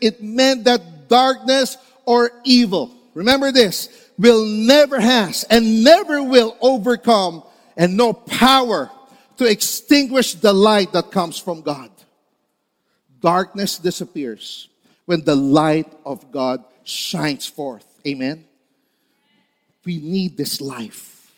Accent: Lucban, Calabarzon, Philippines; I'm from Lokban, Quezon. Taga Quezon po ako. Buti na lang wala po akong punto.

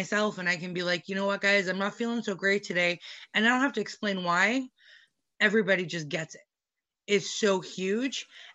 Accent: Alberta, Canada; I grew up in Alberta, for those that don't know. And so it was a lot of white people, a lot of white men specifically

